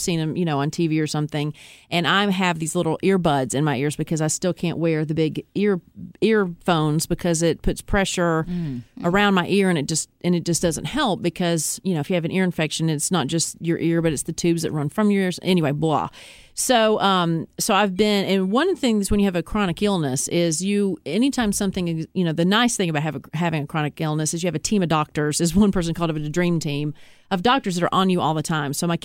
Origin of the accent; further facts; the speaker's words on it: Tennessee, United States; I'm from Tennessee.